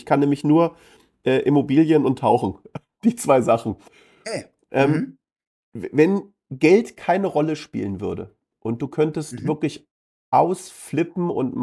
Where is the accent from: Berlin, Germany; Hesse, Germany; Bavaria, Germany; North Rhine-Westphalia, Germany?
Berlin, Germany; meine ganze Familie kommt ja übrigens aus Hamburg, ja. Ich bin der einzige Berliner. Sogar mein Bruder ist in Hamburg geboren